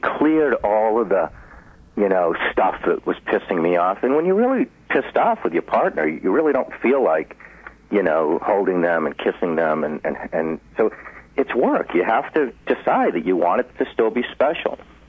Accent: United States; And I'm Jewish American.

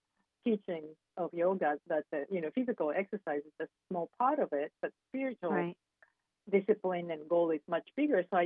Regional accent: Tokyo, Japan; now in Los Angeles, United States; I'm from Japan originally. I was born in Tokyo, raised in Tokyo, and I moved to Los Angeles in the early 90s.

